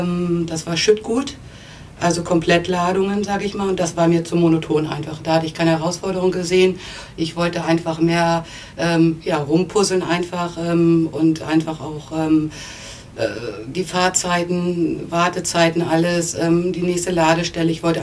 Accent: Neustadt am Rübenberge, Lower Saxony, Germany; In Neustadt am Rübenberge, das ist eine kleine Stadt bei Hannover, auch mit ein bisschen landschaftlichen Flair, also nicht typisch Stadt, und für mich ist es eine tolle Stadt gewesen zum Aufwachsen.

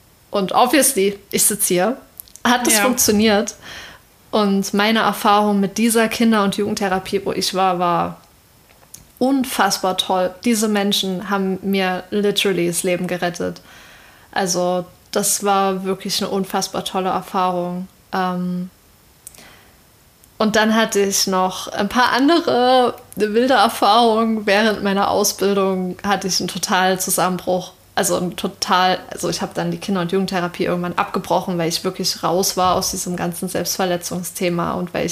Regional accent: Saxony, Germany; Und ich bin in einer Kleinstadt in Sachsen groß geworden, wo auch so jeder jeden kennt irgendwie.

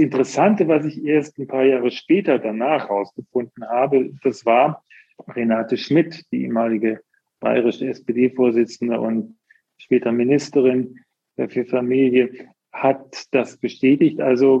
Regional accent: Bonn, North Rhine-Westphalia, Germany; born there; Ja, ich bin auch Rheinländer. Ich bin geboren in Bonn und war zuletzt viel in Köln auch.

